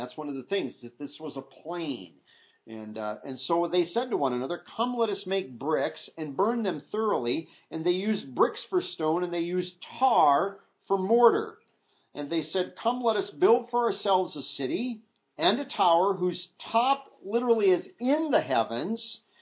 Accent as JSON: {"language": "English", "town": "Royal City", "region": "Washington", "country": "United States", "said": "where are you from? Royal City. And occasionally if there are maybe people that travel to WSU, they go, oh, yeah. But a lot of people like, I don't know. So I usually don't even say Royal City. I say, oh, a little south and west of Moses Lake."}